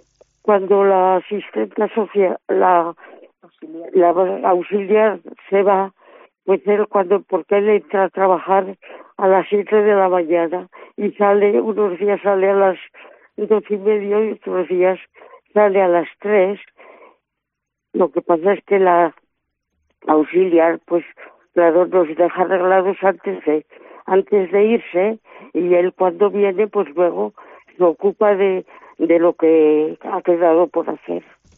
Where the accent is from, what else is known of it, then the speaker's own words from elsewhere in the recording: Guijuelo, Castile and León, Spain; now in Cabrerizos, Spain; Mi pueblo, soy de Guijuelo. Nací en Guijuelo y el 2 de febrero de 1931. Y vivo ahora en Cabrerizos.